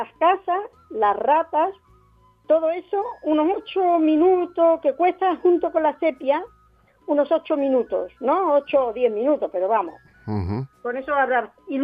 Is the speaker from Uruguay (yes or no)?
no; Andalusia, Spain; Yo digo picar, hijo, somos andaluces.